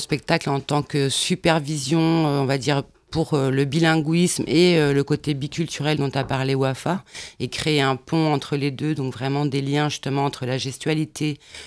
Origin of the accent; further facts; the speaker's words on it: France; une identité de sourd qui habite en France, évidemment. Nous, on est des Français.